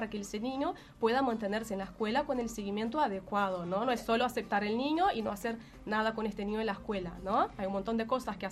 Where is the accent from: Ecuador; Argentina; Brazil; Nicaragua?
Brazil; Spanish is a second language; moved away as an adult; now in Uruguay; en realidad yo soy brasileña, ¿no? Porque percibí por mi acento, y hace 4 años que estoy en Uruguay